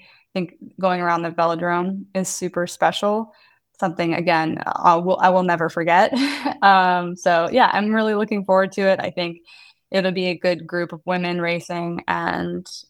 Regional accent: United States; because as an American, we don't, when there's a circle with a bike in it, I think like, oh, you can go that way.

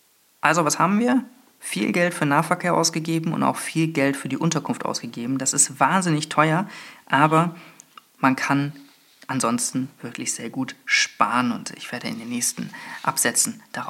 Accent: Berlin, Germany; wo ich mich als Berliner doch ganz wohl fühle.

